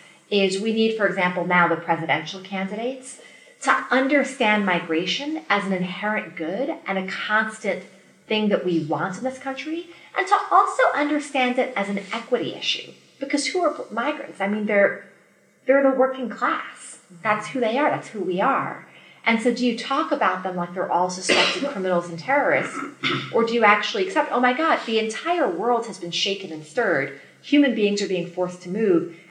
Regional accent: New York City, New York, United States; I would highly recommend for anyone visiting my hometown, New York City, to visit Ellis Island Museum.

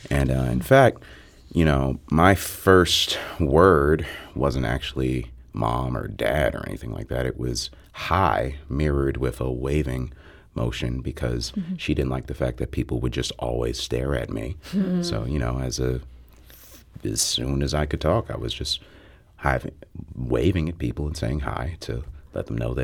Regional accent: Chicago, Illinois, United States; now in St. Louis, United States; I'm originally from Chicago.

